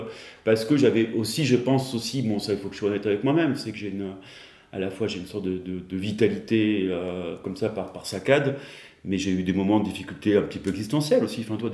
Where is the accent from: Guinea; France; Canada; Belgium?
France; Clermont-Ferrand, Auvergne-Rhône-Alpes; born there; moved away; je vais me retrouver dans ma ville natale, que j'ai quittée il y a 32 ans.